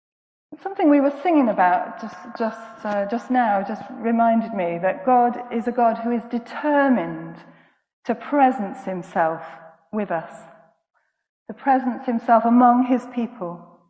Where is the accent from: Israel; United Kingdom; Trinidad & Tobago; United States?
United Kingdom; Cardiff, Wales; I grew up in Cardiff